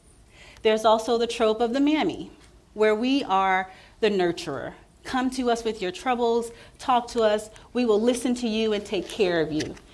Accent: Midwest, United States; So I was raised in the Midwest by a family that pretty much migrated from the South.

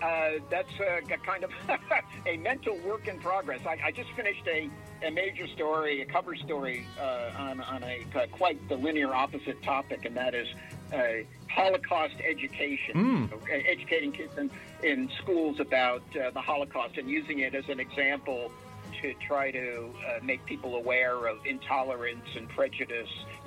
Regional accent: New York City, New York, United States; I grew up in New York City, okay, the Upper West Side.

